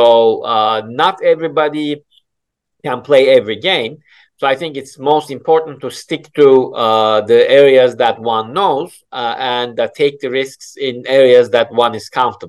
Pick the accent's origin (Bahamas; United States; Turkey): Turkey; I'm from Turkey originally, so Turkey is always on my horizon.